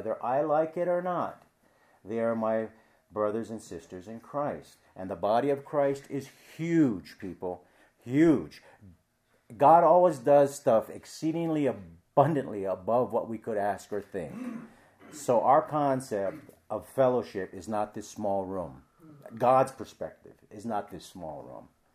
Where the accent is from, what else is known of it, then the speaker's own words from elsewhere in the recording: Hawaii, United States; Because I was raised in Hawaii, I have certain ways of understanding English, right? Because I was raised with pidgin English.